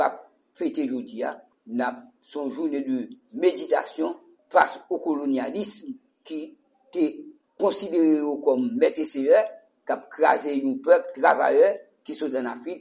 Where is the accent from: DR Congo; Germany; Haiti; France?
Haiti; Nous parlons haïtien en tant que haïtien, en tant que libéré esclave qui était travail dans la terre